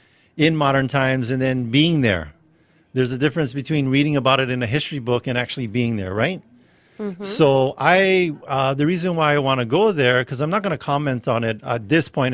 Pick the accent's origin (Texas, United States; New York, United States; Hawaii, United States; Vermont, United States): Hawaii, United States; by having these blessings and these benefits for being Native Hawaiian. And being Hawaiian, you know, it's a cultural identity, right?